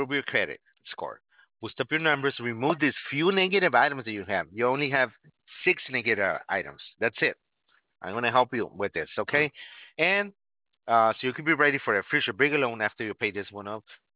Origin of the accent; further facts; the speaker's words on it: Arizona, United States; I'm from Arizona. I'm not there right now, but I do miss it. I lived many, you know, for a lot of years there in Flagstaff.